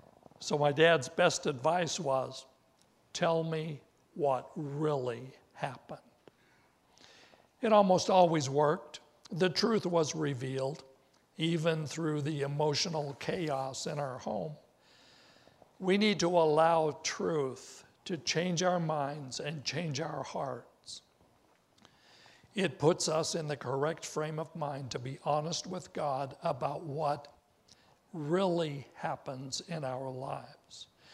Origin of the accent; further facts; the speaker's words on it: Wendell, Idaho, United States; born there; I was born in Wendell, Idaho.